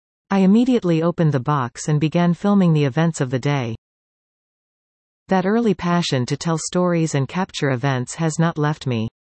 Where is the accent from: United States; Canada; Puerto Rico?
Canada; Lethbridge, Alberta; Growing up in Lethbridge, I was able to explore my interests and make meaningful lifelong connections that have influenced the person I am today.